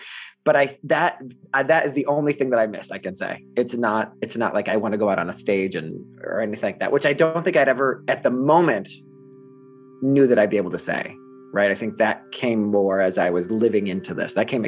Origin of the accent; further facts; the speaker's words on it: Ohio, United States; accent: Midwest; I don't want to paint the picture that we were, you know, my mother was struggling to get by. And there were the two of us. My dad lived in Philadelphia and we lived in Ohio.